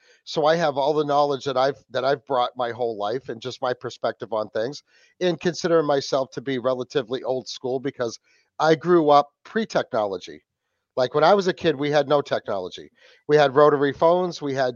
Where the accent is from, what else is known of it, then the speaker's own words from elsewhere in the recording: New England, United States; from New England, and the Wicked Planet Podcast.